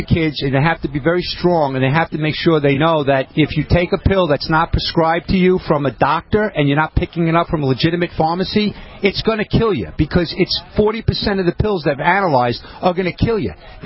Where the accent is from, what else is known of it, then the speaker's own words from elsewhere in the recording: New York, United States; I'm a New Yorker, so my accent may be a little different than what you used to.